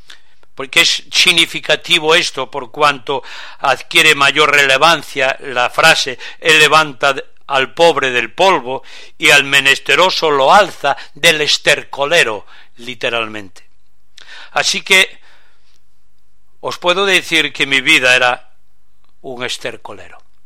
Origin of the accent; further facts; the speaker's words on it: Galicia, Spain; Soy español de una región de España, Galicia, al norte de Portugal, un pueblecito de unos 20.000 habitantes, frontera con Portugal